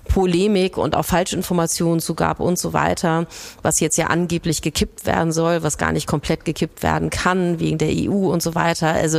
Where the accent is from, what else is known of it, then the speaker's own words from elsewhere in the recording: Northern Germany, Germany; Das muss ich jetzt einfach mal so als Norddeutsche sagen.